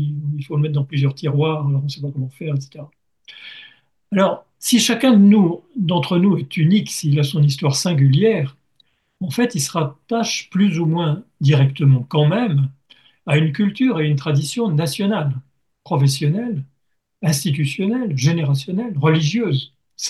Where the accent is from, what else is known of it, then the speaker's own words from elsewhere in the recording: France; Philippe et moi, on est français tous les deux, mais on n'est pas que français.